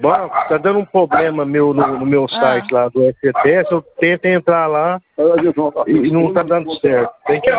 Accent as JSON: {"language": "Portuguese", "town": "Nova Ponte", "region": "Minas Gerais", "country": "Brazil", "said": "Eu sou de Nova Ponte."}